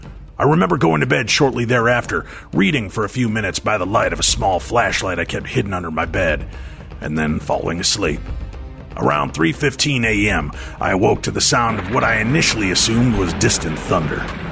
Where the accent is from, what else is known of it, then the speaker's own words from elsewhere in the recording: Hermosa Beach, California, United States; also born or lived in Los Angeles; I'm a native Californian. I was born in Los Angeles and grew up in Hermosa Beach.